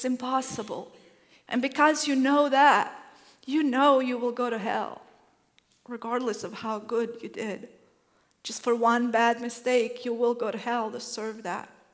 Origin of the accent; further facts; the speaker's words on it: Bosnia & Herzegovina; moved away as an adult; now in United States; I was born and raised in Bosnia. I got to the United States about 16 years ago